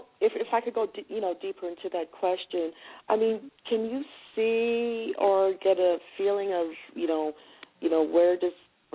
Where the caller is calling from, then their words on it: Michigan, United States; I'm calling from Michigan.